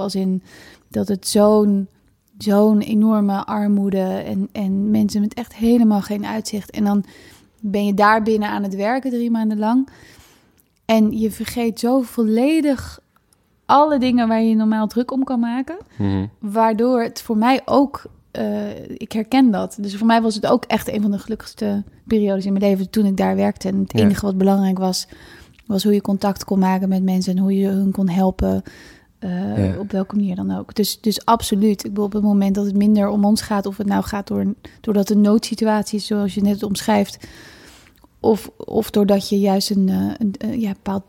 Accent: Kenya; Dutch is a second language; Ik sprak gebrekkig Nederlands. Ik ben grotendeels natuurlijk Engels opgevoed of opgegroeid. Dus ik denk wel, dat was heel... als ik daarop terugkijk, dan denk ik, ja, ik leefde echt een beetje in twee werelden. Enerzijds in de natuur en in Afrika. Weet je, in Kenia

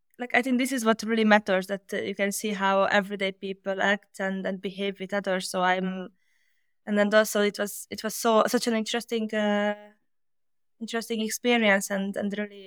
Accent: Hungary; first language Hungarian; English is a second language; I can say that I use Hungarian is my first language, is my mother tongue, Finnish, Estonian, English.

